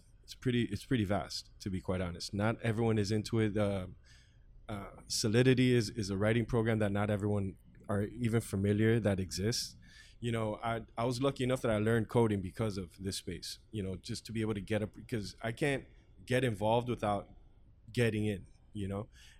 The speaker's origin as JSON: {"language": "English", "town": "Miami", "region": "Florida", "country": "United States", "said": "That's a big takeaway here, because I'm from Miami, right?"}